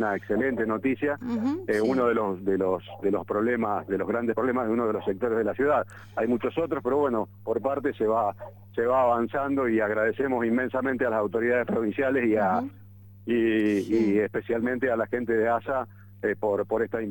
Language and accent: Spanish; Santa Fe, Argentina; ahora tengamos que pagar 342 millones de pesos como santafesinos, digamos, ¿no?